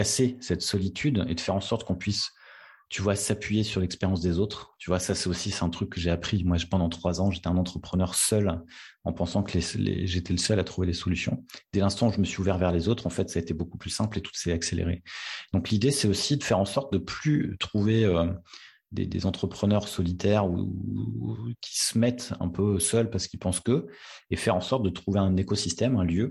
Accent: Hauts-de-France, France; je suis originaire du Nord, c'est l'anagramme de Nord

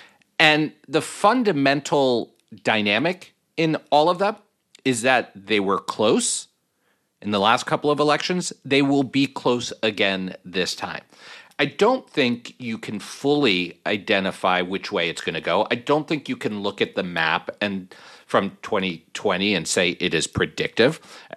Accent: Arizona, United States; Arizona, my home state

